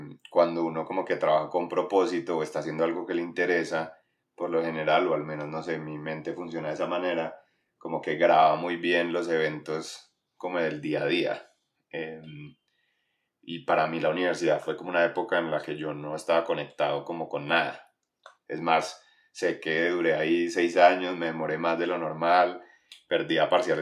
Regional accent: Pereira, Risaralda, Colombia; born there; also born or lived in China; yo nací en Pereira, viví en China después de graduarme del colegio, porque por cosas de amigos y familia y negocios y cosas así.

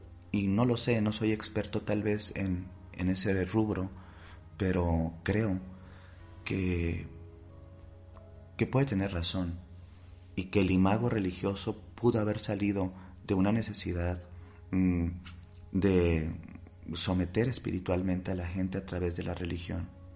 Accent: Mexico; en este caso yo, como mexicano también

